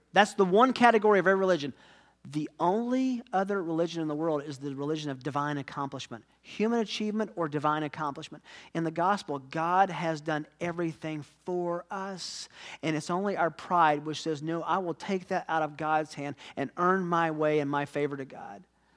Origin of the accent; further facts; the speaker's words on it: Tennessee, United States; I'm from Tennessee. English is technically my second language.